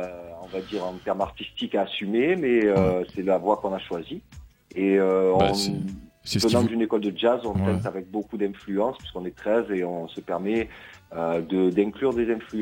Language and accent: French; Marseille, Provence-Alpes-Côte d'Azur, France; moi je suis à l'origine, moi je suis de Marseille, dans le 13e de Marseille